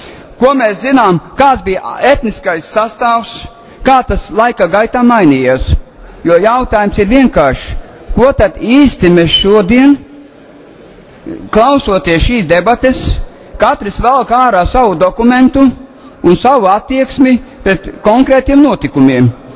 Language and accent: Latvian; Viļaka, Latgale, Latvia; born there; es esmu dzimis, likvidētā Abrenes apriņķa bijušajā, palikušajā teritorijā Viļekas apriņķī.